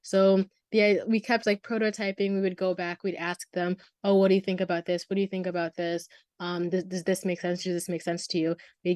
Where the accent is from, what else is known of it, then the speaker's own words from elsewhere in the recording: Byron, Illinois, United States; So I'm from Byron, Illinois, which is a really, really small town, kind of like west, northwest of Illinois.